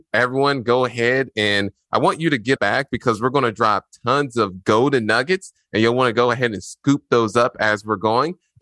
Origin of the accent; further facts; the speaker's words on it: Indianapolis, Indiana, United States; So born and raised in Indianapolis, not so good parts of the city. East side, if you're familiar with over there, Midhoffer, Post Road.